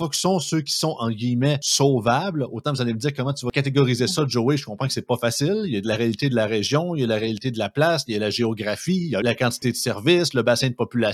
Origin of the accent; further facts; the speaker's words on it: Quebec, Canada; Tu sais, comme moi, je viens de Chaudière-Appalaches